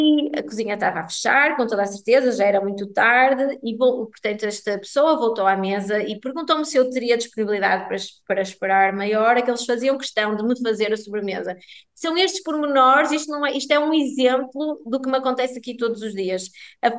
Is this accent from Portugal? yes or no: yes; Portugal; now in United Arab Emirates; eu sou portuguesa